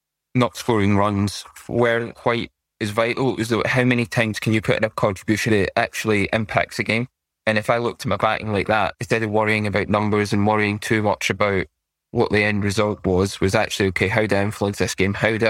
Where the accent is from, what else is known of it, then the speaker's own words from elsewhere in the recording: Scotland, United Kingdom; As Scottish sportsmen hate it because it's a stereotype and it's something that we're fighting away.